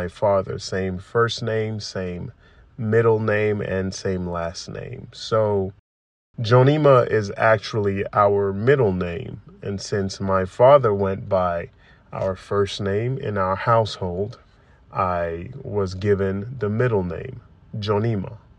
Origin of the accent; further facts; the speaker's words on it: Sierra Leone; also born or lived in Guinea / Morocco; now in United States; I grew up in Sierra Leone, West Africa, and then lived in Guinea-Conakry and in Morocco before coming to the U.S.